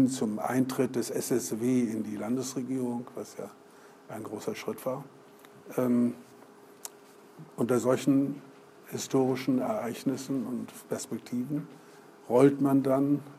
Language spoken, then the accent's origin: German; Kiel, Schleswig-Holstein, Germany; ich komme aus Kiel und kann ein bisschen Dänisch